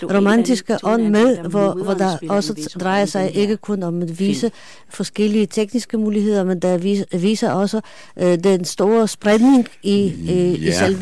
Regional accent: Poland; now in Denmark; jeg er kommet her i Danmark som politisk flygtning, og jeg er kommet fra Polen, fordi der har været antisemitiske tendenser.

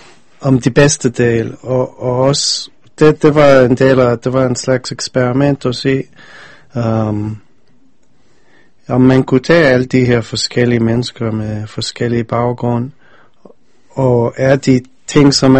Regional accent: United States; Danish is a second language; da jeg voksede op i USA, så vi havde altid familie i Israel og min farmor.

